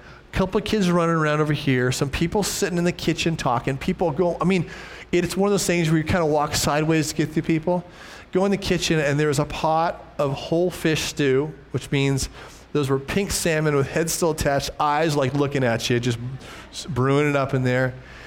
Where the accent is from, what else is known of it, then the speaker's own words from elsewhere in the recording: United States; being American and all, I walk in and I'm just so struck immediately by what I see